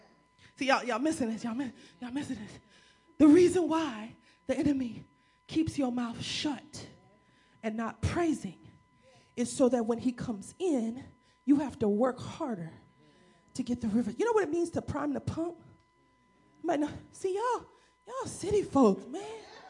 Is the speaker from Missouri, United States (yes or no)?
yes; St. Louis, Missouri, United States; I was a city girl. I grew up in St. Louis, and my grandparents lived in Alabama